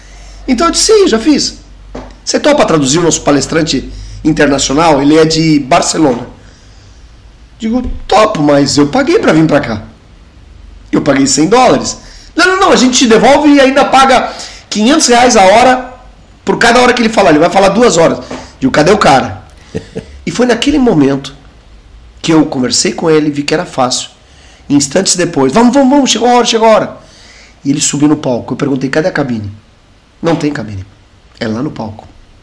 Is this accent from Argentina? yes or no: yes; Argentina; eu sou argentino, né? Não pude evitar, minha mãe me fez lá, apesar de ser brasileira.